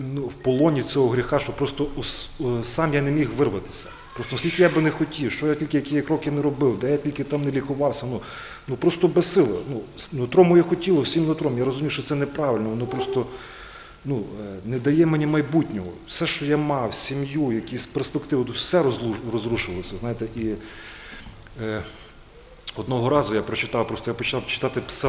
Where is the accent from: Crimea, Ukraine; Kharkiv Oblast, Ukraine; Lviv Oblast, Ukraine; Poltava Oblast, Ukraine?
Lviv Oblast, Ukraine; Drohobych; теж з братями приїхав працювати, як я вже казав, але сам я родом з Львівської області, таке місто Дрогобич.